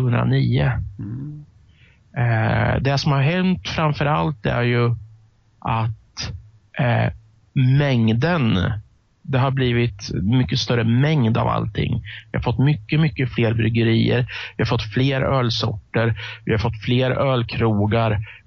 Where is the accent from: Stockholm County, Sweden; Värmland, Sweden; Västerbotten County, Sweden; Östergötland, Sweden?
Östergötland, Sweden; Det finns liksom bryggerier som jag som östgöte inte har en aning om att de överhuvudtaget finns